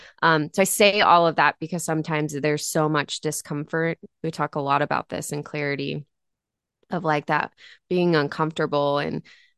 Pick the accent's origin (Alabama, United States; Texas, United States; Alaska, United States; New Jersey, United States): Texas, United States; moved away; I was born and raised in Texas and thought I would never leave there, like literally.